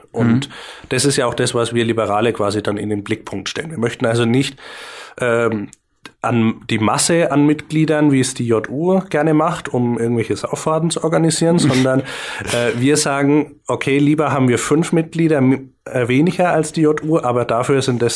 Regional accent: Bavaria, Germany; wir Franken sind es auch. Also wir haben unsere geschichtlichen Wurzeln und sind auch auf unsere fränkische Art, wie wir unser Leben leben, stolz.

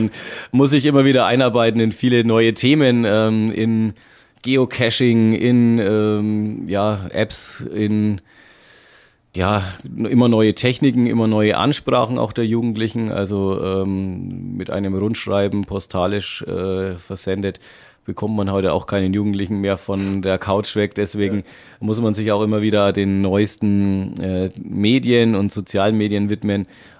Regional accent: Speichersdorf, Bavaria, Germany; Habe auch meine Frau hier in Oberfranken ganz nah in meinem Heimatgemeinde Speichersdorf gefunden. Und ja, wir sind glücklich hier

